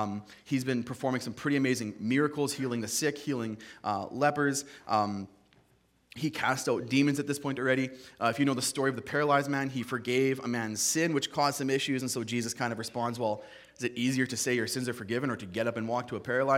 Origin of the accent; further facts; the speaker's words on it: Canada; I'm from Canada.